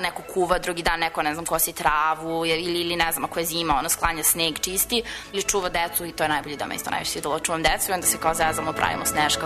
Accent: Serbia; dolazim iz Srbije koja ima dosta sela.

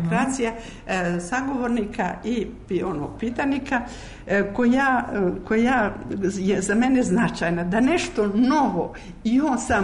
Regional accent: Montenegro; I ja kao Crnogorka i mislim svako od naših ljudi, skromna

